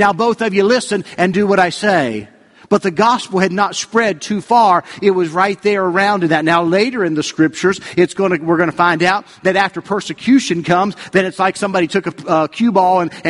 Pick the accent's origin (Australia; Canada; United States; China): United States; West Virginia; You know, I grew up in West Virginia, and there was little churches dotted all around the countryside.